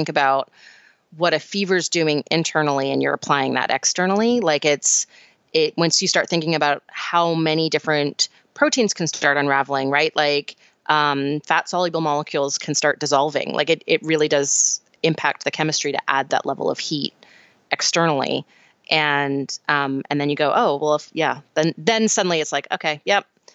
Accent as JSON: {"language": "English", "country": "Canada", "tie": "born or raised there", "said": "I grew up in Canada."}